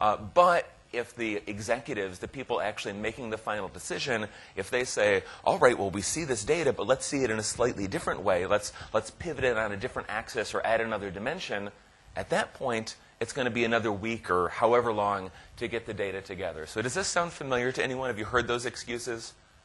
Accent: United States; now in Netherlands; keep in mind, I'm the American, so when I come to the Netherlands

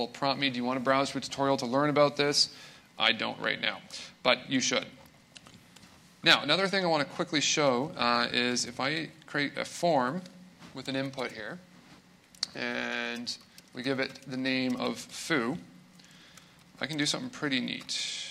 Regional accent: Kanata, Ontario, Canada; I always type Kanata because I'm from Kanata, Ontario.

